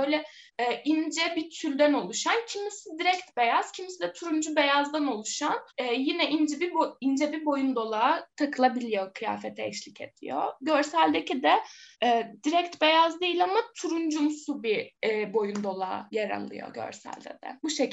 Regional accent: Muğla, Turkey; Ben Muğla'lıyım zaten.

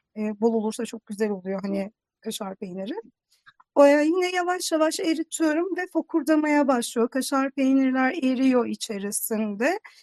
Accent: Niğde, Turkey; Ben de Niğdeliyim.

